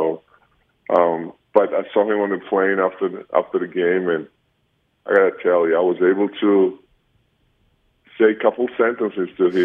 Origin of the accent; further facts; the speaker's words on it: Georgia; When I was a kid, you know, growing up in Republic of Georgia, back in '90s especially, everything was so limited, you know, including electricity.